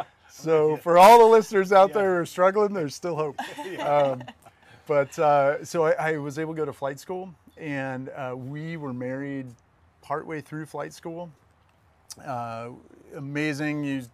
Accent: San Diego, California, United States; I grew up in San Diego, four brothers, and we didn't have a lot of money growing up

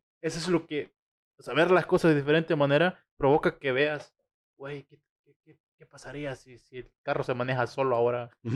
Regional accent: Mexico; como latinos, como mexicanos

